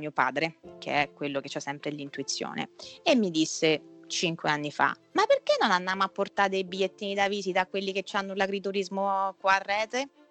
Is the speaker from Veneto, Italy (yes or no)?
no; Marche, Italy; Io, essendo marchigiana, vivo moltissimo di turismo estivo